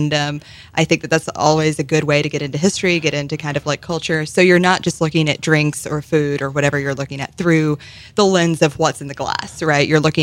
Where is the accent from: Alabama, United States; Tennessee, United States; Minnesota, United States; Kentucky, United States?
Kentucky, United States; I'm originally from Kentucky.